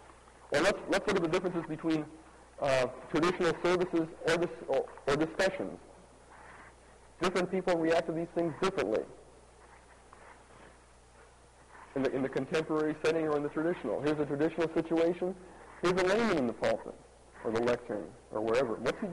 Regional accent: Milwaukee, Wisconsin, United States; you can tell I'm from Milwaukee

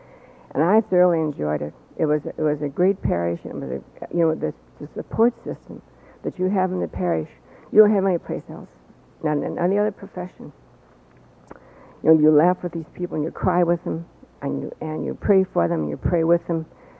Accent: St. Louis, Missouri, United States; I was born and raised in St. Louis, about 6 blocks from the seminary.

